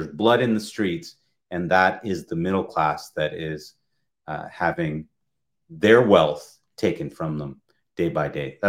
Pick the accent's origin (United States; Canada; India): Canada; We're Canadians.